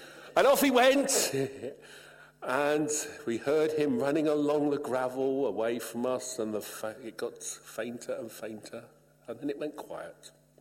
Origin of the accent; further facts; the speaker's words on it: United Kingdom; I'm British. We don't get emotional, us British.